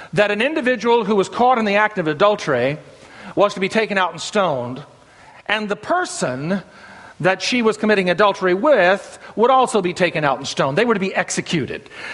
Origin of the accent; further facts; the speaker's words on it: Arkansas, United States; I was raised back in Arkansas, and one of the mottos that we had back when I was a kid, being raised in those hills and hollers back there, is, you know, we Arkies may not always be right, but we ain't never wrong.